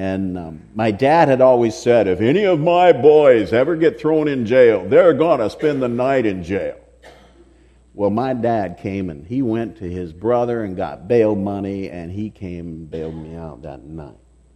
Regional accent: Logansport, Indiana, United States; because I was raised in Logansport, Indiana, not that far away from here

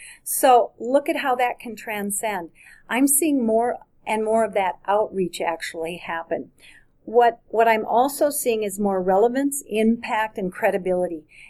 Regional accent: Minneapolis, Minnesota, United States; Now, we're from Minneapolis, so perhaps that's our demographic place.

